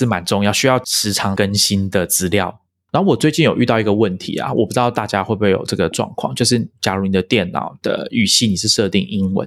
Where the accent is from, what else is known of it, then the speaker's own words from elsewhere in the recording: Taiwan; 那你知道我们台湾人在取英文名的时候有时候都会乱取嘛